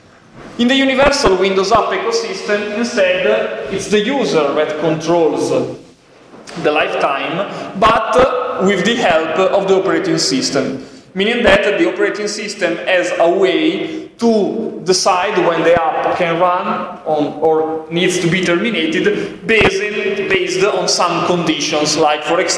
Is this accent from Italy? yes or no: yes; Italy; English is a second language; and I'm from Italy.